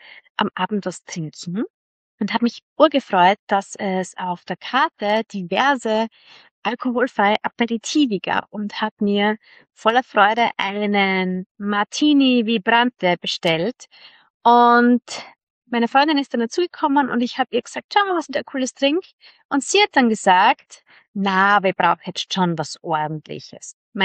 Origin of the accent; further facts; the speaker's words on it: Styria, Austria; Ich komme aus der Südsteiermark. Ich bin aufgewachsen mit Wein als absolutes Qualitätsprodukt, als etwas, was wir genießen und zelebrieren.